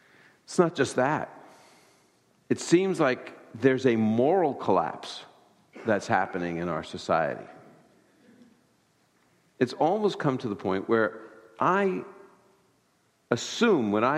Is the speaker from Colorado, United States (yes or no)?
no; Chicago, Illinois, United States; I'm from Chicago for the last 24 years, and this past year, we had 752 murders in the city of Chicago.